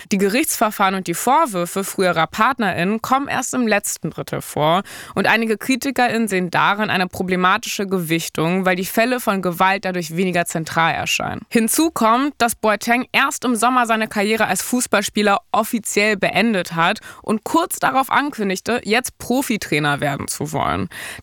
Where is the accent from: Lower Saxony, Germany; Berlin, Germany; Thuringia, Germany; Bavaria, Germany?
Berlin, Germany; dass ich als Berlinerin auch ein Ghetto-Kid aus Berlin bin.